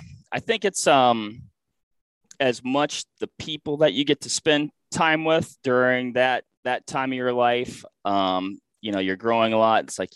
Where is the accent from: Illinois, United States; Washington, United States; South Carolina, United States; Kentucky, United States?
Washington, United States; So I finished up school there, had a couple outdoor retail jobs at a couple really cool shops. One of them, Outdoor Emporium in downtown Seattle.